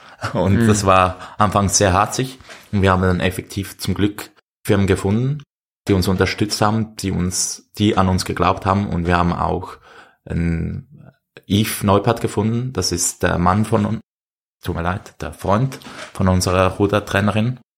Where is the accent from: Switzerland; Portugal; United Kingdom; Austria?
Switzerland; ich als Schweizer